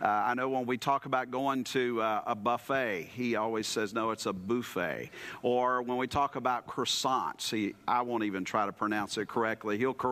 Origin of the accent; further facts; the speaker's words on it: Japan; I'm a missionary kid growing up in Japan